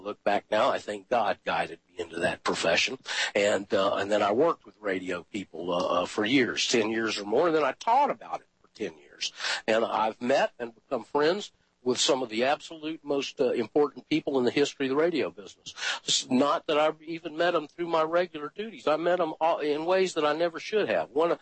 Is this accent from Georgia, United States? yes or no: yes; Atlanta, Georgia, United States; and I was from Atlanta and knew a whole bunch of those people that he knew about, some of the old-timers.